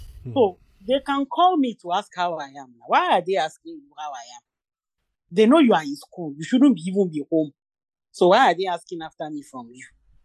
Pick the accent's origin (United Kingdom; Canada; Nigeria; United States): Nigeria; Ilaro, Ogun; we were both from Ogun State. He was from Abeokuta. I am from Ilaro.